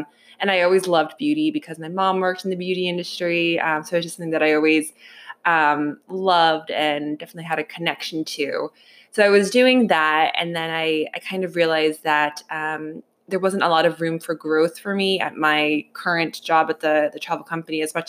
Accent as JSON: {"language": "English", "region": "New Jersey", "country": "United States", "said": "I'm from New Jersey."}